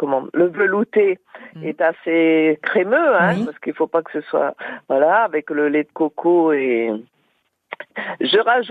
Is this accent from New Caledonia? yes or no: yes; New Caledonia; Ben de Nouvelle-Calédonie.